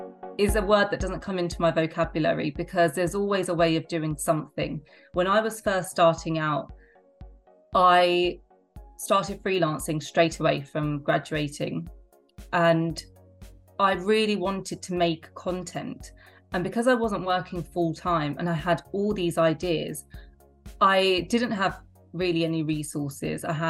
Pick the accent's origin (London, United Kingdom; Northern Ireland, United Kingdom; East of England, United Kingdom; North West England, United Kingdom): East of England, United Kingdom; I grew up in Essex, where I still live, in a loving family